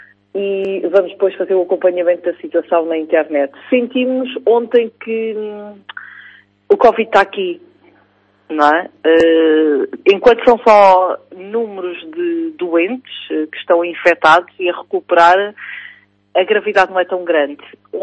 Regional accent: Ílhavo, Aveiro, Portugal; born there; Sim, Ilhavo. Em Ilhavo.

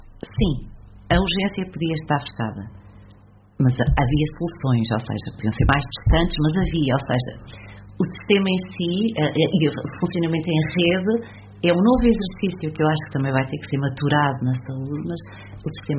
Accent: Portugal; Eu sou muito portuguesa

